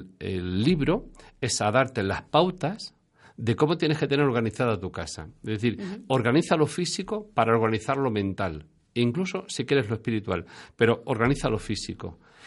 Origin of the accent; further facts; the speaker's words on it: Puertollano, Castilla-La Mancha, Spain; Yo soy de aquí, de Puerto Llano